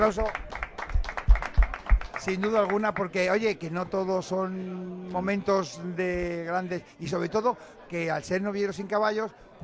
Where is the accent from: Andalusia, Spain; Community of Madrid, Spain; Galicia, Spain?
Community of Madrid, Spain; Colmenar Viejo; somos madrileños, yo de Colmenar Viejo, que es una tierra muy de toros y que hay de todo un poco